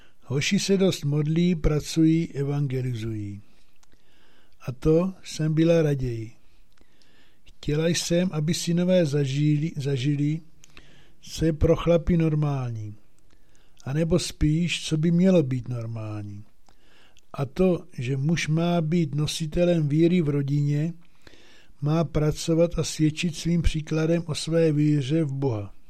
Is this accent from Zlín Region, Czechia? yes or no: no; Vysočina Region, Czechia; Jsem z Vysočiny, z kraje, kde jsou běžné dvě nedělní mše svaté a kostel je plný věřících.